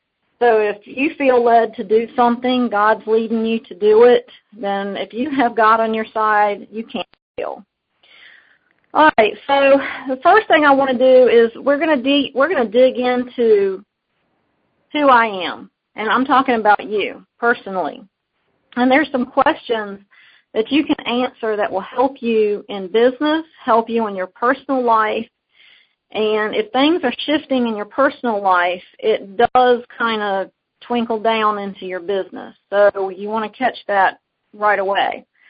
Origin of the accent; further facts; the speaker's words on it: Virginia, United States; I'm from Virginia.